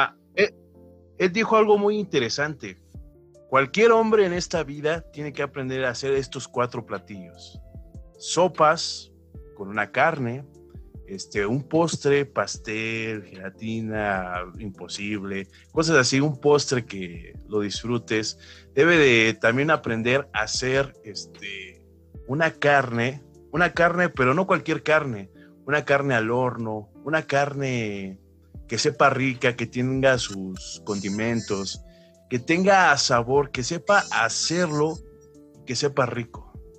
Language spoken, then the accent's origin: Spanish; Mexico; Como los mexicanos somos acá muy cabrones